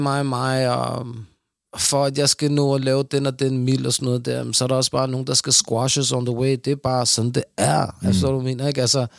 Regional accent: Pakistan; Nu, jeg er pakistaner.

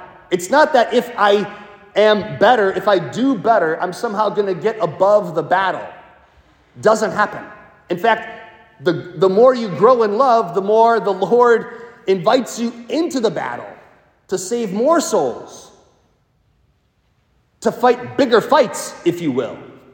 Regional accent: Wisconsin, United States; The Lambeau Field in heaven, because I'm from Wisconsin, right?

